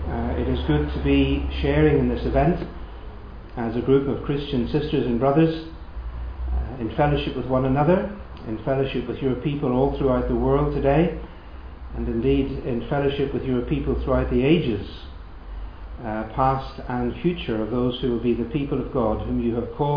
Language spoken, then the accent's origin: English; Belfast, Northern Ireland, United Kingdom; I'm from Belfast, Northern Ireland.